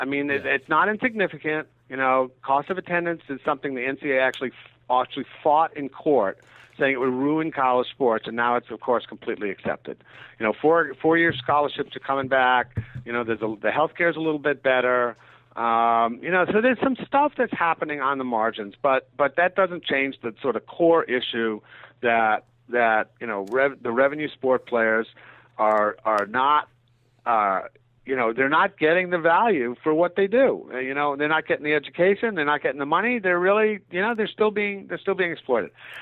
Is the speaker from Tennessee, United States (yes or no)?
no; Providence, Rhode Island, United States; I grew up in Providence